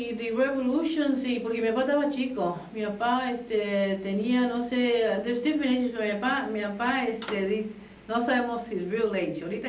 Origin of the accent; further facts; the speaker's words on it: San Antonio, Texas, United States; was born here, born and raised in San Antonio